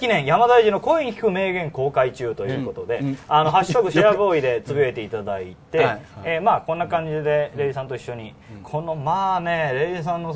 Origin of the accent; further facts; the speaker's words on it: Kansai, Japan; 関西人やから